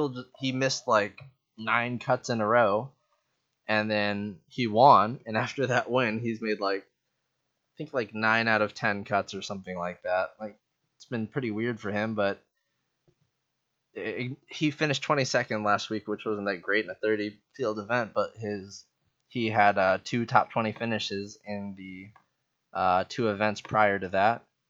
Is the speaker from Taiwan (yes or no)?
yes; Taiwan; He represented my home country of Taiwan